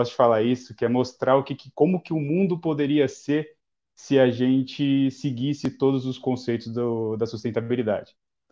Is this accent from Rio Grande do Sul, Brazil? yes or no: no; Guarujá, São Paulo, Brazil; born there; E eu sou um apaixonado, na verdade, pela minha cidade, porque eu nasci no Guarujá.